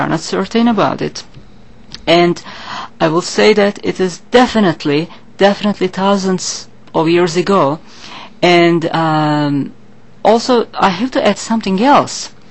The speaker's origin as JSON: {"language": "English", "region": "Istanbul", "country": "Turkey", "second_language": "English", "said": "I am from Istanbul. Istanbul is by the sea, by the water"}